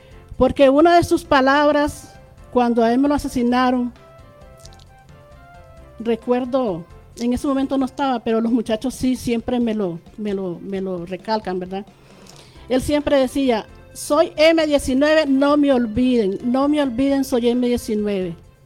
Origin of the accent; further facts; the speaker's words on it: Nicaragua; esa Nicaragua que todos como nicaragüenses queremos